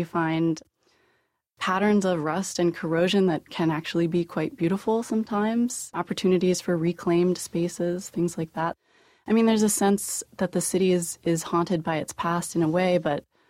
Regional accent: Youngstown, Ohio, United States; And I'm from Youngstown, Ohio, which is situated right there between Cleveland and Pittsburgh. So Youngstown was an old steel town, which means in the 70s, when industry started to decline, they became part of the Rust Belt.

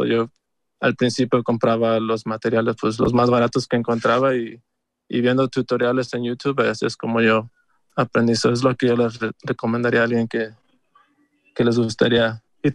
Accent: Mexico; Bueno, yo soy de México

